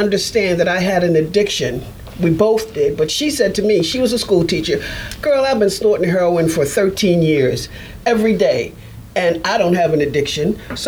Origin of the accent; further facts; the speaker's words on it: Baltimore, Maryland, United States; I'm from Baltimore, Maryland.